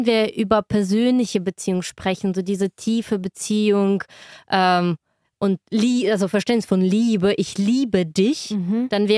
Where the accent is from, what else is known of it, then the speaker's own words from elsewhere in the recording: Eastern Ukraine, Ukraine; German is a second language; Und ich komme ja aus Ostukraine